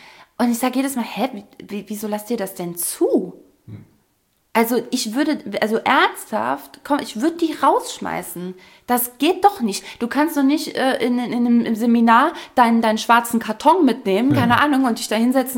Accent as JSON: {"language": "German", "town": "Saarbrücken", "region": "Saarland", "country": "Germany", "lives_now": "Hesse, Germany", "said": "ich komme aus Saarbrücken, ich wohne in Hessen"}